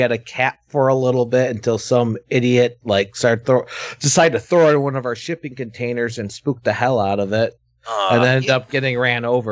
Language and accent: English; Michigan, United States; Could just remind people of the Michigan horny toad, because I am from Michigan and I can't verify anything else.